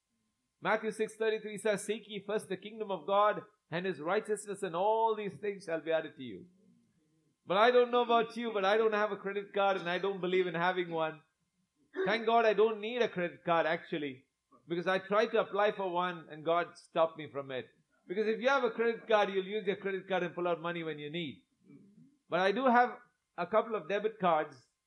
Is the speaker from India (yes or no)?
yes; India; And I come as a missionary from India to challenge you this morning.